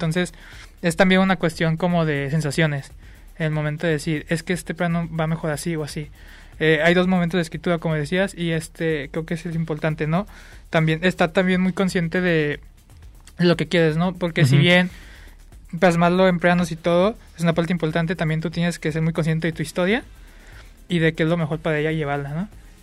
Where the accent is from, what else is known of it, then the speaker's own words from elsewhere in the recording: Colima, Mexico; Entonces nosotros tenemos locaciones tanto aquí en Guadalajara como en Colima, de donde soy yo.